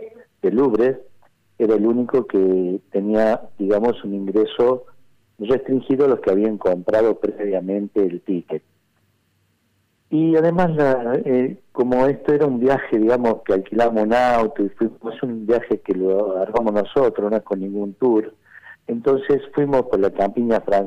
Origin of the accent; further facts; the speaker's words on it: Chilecito, La Rioja, Argentina; yo crecí ahí en Chilecito y tengo parientes y compañeros, como usted dice, de promoción.